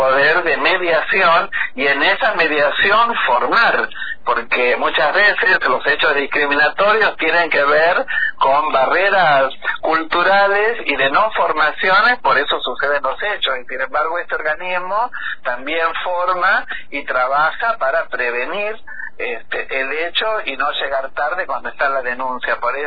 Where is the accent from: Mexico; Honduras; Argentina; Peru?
Argentina; los argentinos y las argentinas podemos tener distintos pensamientos, pero somos argentinos y argentinas